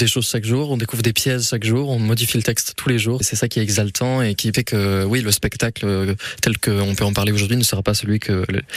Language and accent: French; Aix-en-Provence, Provence-Alpes-Côte d'Azur, France; born there; now in Lille, France; Moi, je viens du Sud. Je suis né à Aix-en-Provence et en fait, j'ai fait l'école du Nord et je suis resté dans le Nord, voilà, dans les Hauts-de-France, à Lille.